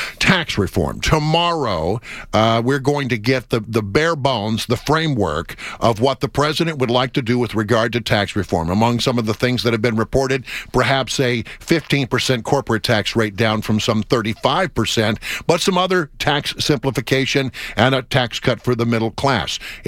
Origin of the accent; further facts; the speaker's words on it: Texas, United States; I believe I'm from that part of the world. I'm from West Texas, and I believe a wall would make a difference.